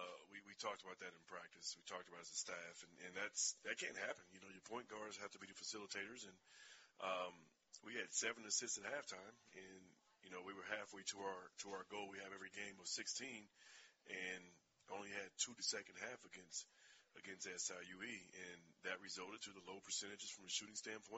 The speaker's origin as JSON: {"language": "English", "town": "Danville", "region": "Illinois", "country": "United States", "said": "I'm from Danville, Illinois, up near Chicago, from Danville. Snow doesn't bother me, man."}